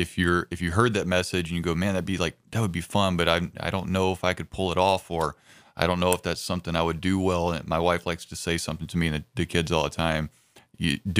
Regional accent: Mississippi, United States; also born or lived in Tennessee; I grew up in North Mississippi and in Southwestern Tennessee.

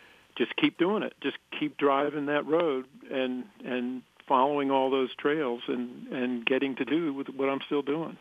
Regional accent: the Carolinas, United States; I grew up in the Carolinas.

